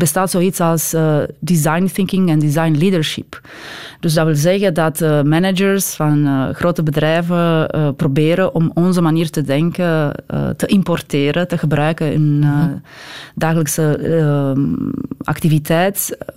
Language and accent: Dutch; Belgium; wij de Belgen, hè? Ik ben ook Belg